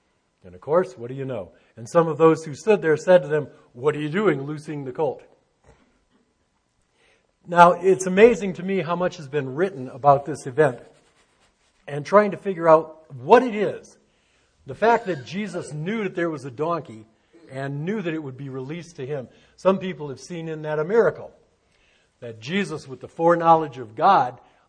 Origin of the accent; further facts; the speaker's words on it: Michigan, United States; I grew up just outside of Detroit. And we had all these ethnic neighborhoods, Polish neighborhoods, Italian, German.